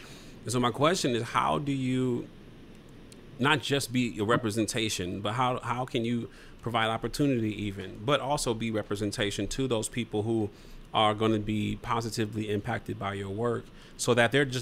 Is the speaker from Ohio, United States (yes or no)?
yes; Toledo, Ohio, United States; And so I'd gotten into some economic development in my hometown, Toledo, Ohio